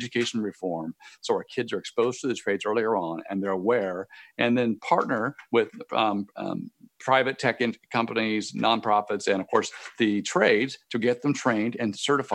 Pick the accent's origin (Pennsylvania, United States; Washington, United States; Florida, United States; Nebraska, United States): Washington, United States; Growing up in Eastern Washington with a mom's family and farmers, dad's farmer, family with ranchers